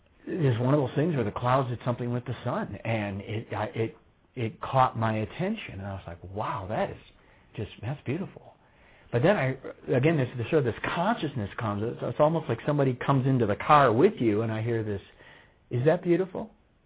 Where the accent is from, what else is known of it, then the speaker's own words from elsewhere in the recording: Midwest, United States; Now I'm from the Midwest. There's too much humidity.